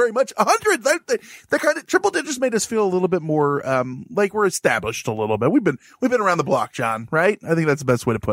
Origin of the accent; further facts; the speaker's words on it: St. Louis, Missouri, United States; Hey, I'm from St. Louis.